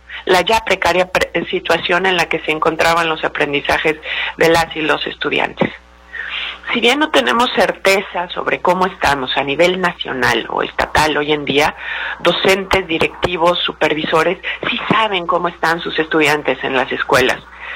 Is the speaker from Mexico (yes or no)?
yes; Mexico; lo cual debería preocuparnos a todos los ciudadanos como mexicanos